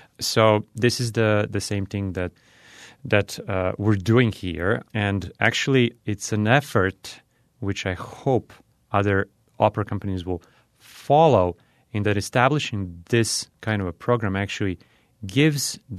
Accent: Serbia; now in United States; in my home country of Serbia.

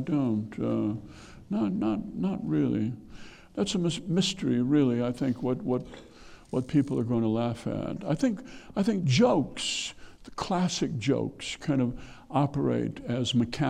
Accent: Midwest, United States; I'm from the Midwest, you have to understand. We're full of self-doubt, you know, and when you grow up in a small town

